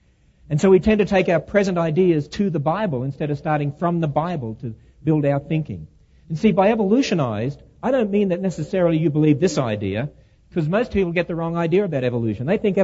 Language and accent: English; Australia; Well, look, just humour me for a moment, being an Australian.